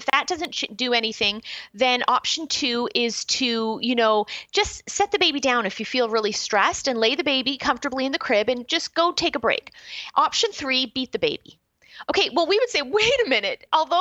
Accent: Canada; now in United States; I'm originally a Canadian, although I'm in the States now. So I look and grieve at my own country

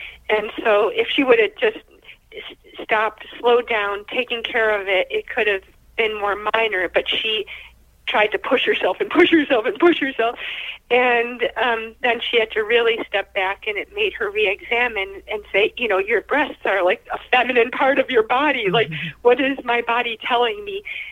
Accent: Buffalo, New York, United States; In Buffalo, New York.

